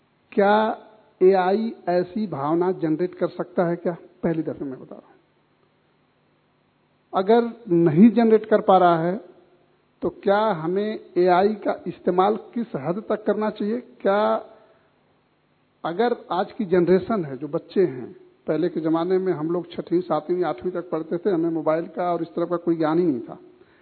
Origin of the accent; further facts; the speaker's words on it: Varanasi, Uttar Pradesh, India; बनारस एक शहर है, बनारस बहुत अच्छी शहर है, मैं बनारस का रहने वाला हूं